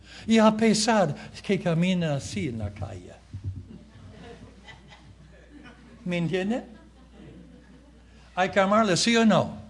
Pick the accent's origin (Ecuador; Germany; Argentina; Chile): Germany; moved away; Somos inmigrantes, Evelyn viene de Canadá, yo vengo de Alemania.